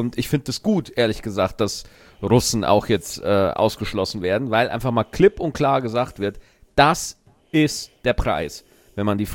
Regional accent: Germany; wir Deutschen

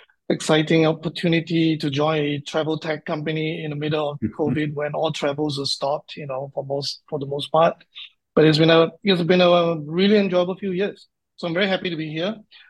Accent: Singapore; also born or lived in Fukuoka, Japan; Born and bred in Singapore, but as Ziv has said, I spent a couple of years living and working out of Fukuoka.

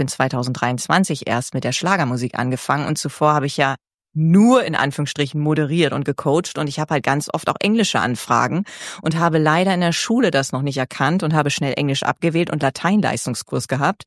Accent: Lower Saxony, Germany; Und das ist ja meine Heimat aus Friesland. Das ist ja dann direkt vor der Haustür meiner Eltern.

